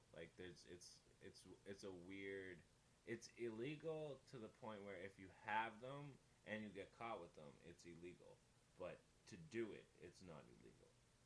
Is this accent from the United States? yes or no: no; Toronto, Ontario, Canada; Growing up on the Danforth was really trippy, though, because it was like growing up on.